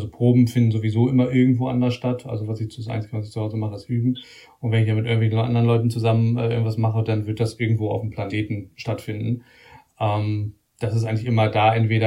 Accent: Göttingen, Lower Saxony, Germany; ich komme aus Göttingen, das ist eine mittelgroße Stadt, würde ich mal sagen, jetzt nicht riesig, aber auch nicht wahnsinnig klein.

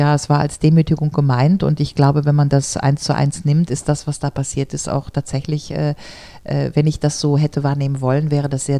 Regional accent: Grevenbroich, North Rhine-Westphalia, Germany; weil ich komme ja aus Grevenbruch

